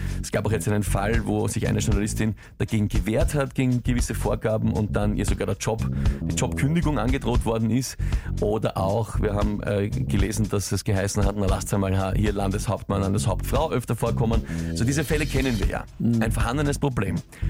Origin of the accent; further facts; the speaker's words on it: Austria; ein Riesenthema bei uns in Österreich, das kennen wir